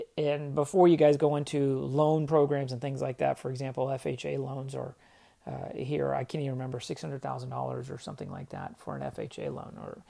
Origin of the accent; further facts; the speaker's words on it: Texas, United States; accent: Southern; I know I said I'm from Texas, but my Southern accent never really stuck with me.